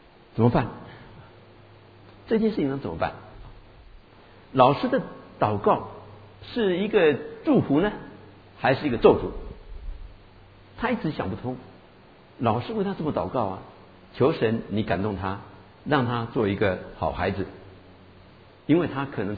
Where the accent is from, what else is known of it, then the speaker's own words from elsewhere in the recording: China; 我们就想到我们中国人有一句话啊，能够马上得天下，不能够马上治天下